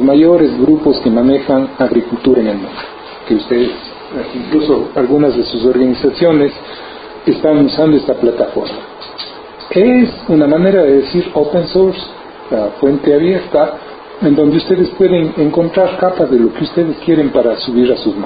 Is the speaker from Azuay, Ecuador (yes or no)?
yes; Cuenca, Azuay, Ecuador; soy ecuatoriano de Cuenca, soy agrónomo de producción y agrónomo de producción y cartógrafo y sistema de información geográfica también. Actualmente vivo en los Estados Unidos.